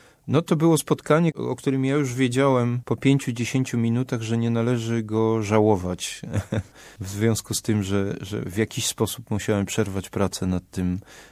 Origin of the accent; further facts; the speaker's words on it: Bydgoszcz, Kuyavian-Pomeranian Voivodeship, Poland; also born or lived in Toruń; urodziłem się w Bydgoszczy i mieszkałem w Bydgoszczy do 12 roku życia. Potem kolejny tuzin to był Toruń. Dopiero trzeci etap to jest ten krakowski. Tak to wygląda, ale rzeczywiście tak, Bydgoszcz jest bardzo, bardzo mi bliska.